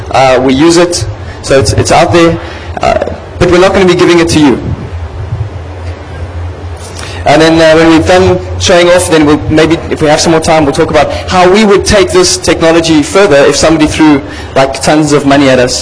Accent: South Africa; we're from South Africa.

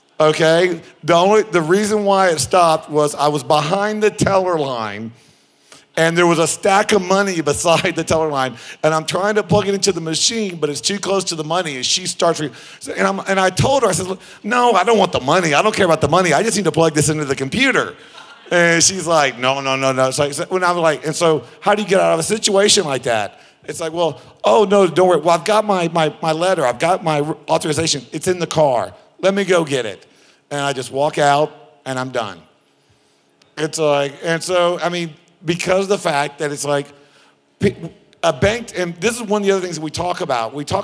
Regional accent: Texas, United States; because I'm from America, so I speak American, not English. And I'm from Texas, so I don't speak it very well.

